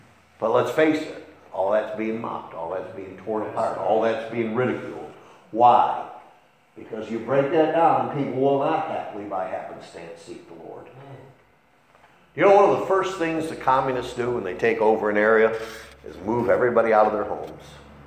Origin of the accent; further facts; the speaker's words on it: Machias, Maine, United States; I remember as a boy growing up in Machias